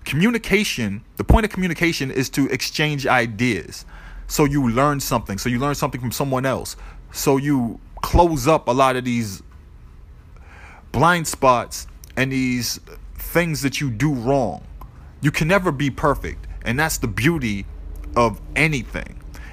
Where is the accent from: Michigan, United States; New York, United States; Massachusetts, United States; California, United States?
Massachusetts, United States; Boston; I'm from Boston.